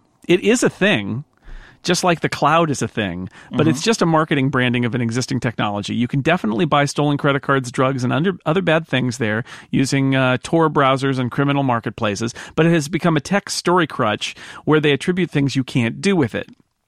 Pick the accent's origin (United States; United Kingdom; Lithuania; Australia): Australia; Being an Australian, with the temperature being between 35 to 40 degrees centigrade on Christmas Day, that's hot.